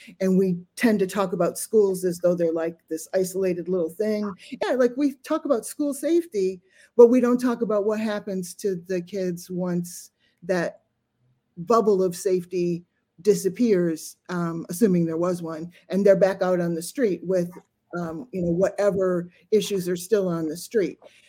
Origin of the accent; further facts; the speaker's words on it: Chicago, Illinois, United States; I grew up in Chicago at a time when